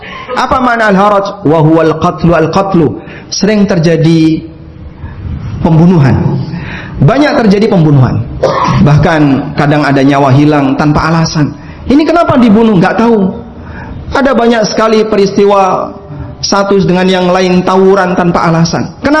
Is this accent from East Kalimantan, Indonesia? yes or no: no; Yogyakarta, Special Region of Yogyakarta, Indonesia; Saya bicara di Surabaya dan saya dari Jogja.